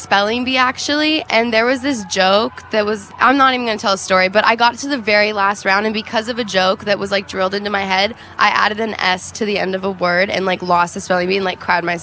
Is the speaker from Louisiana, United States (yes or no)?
no; Phoenix, Arizona, United States; But growing up in Phoenix, they had this thing called McDowell Mountain Music Festival that was really fun.